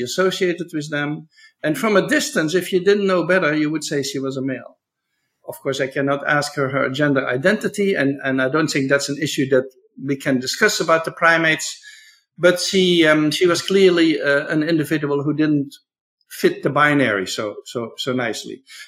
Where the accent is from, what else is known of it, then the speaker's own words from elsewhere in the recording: Netherlands; I'm from the Netherlands, and debate about homosexuality I've never understood, because homosexual love was legal in the Netherlands for more than two centuries.